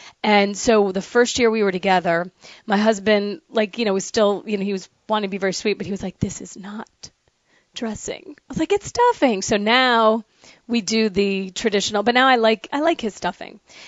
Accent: the North, United States; Well, you know, I'm from the North. I'm a damn Yankee

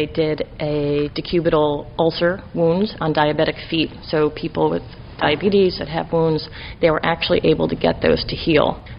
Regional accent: New York, United States; Hi, I was born and raised in New York State, and my love of animals brought me to my career of veterinary medicine.

